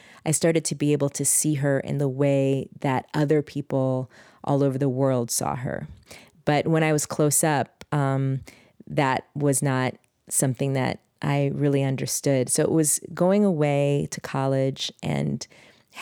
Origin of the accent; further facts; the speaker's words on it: Oakland, California, United States; also born or lived in Berkeley, United States; Yeah, I grew up in Oakland, North Oakland. And Berkeley, spent a lot of time in Berkeley going to school.